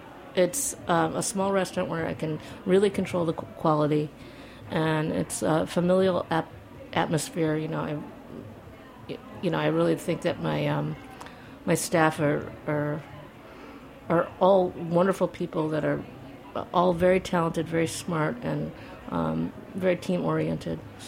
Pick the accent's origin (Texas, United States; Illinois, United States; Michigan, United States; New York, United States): Michigan, United States; I'm originally from Michigan, like a suburb of Detroit.